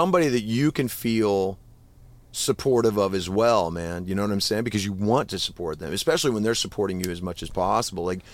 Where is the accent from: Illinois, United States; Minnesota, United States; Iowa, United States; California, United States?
Iowa, United States; and I'm from Iowa, so I've driven fucking everything, you know?